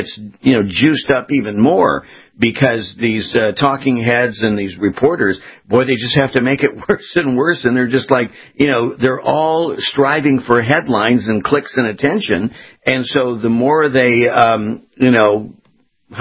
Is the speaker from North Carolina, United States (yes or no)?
no; California, United States; moved away as an adult; now in Florida, United States; I'm here in Florida, as you are, and, you know, I came from California here about 11 years ago